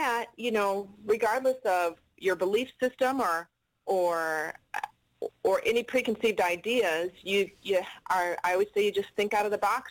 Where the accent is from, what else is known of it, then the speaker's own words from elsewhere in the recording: Texas, United States; I'm from Texas, and I have a 17-year-old son with autism